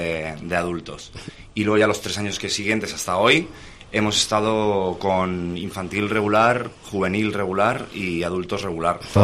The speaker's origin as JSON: {"language": "Spanish", "town": "Madrid", "region": "Community of Madrid", "country": "Spain", "said": "soy de Madrid."}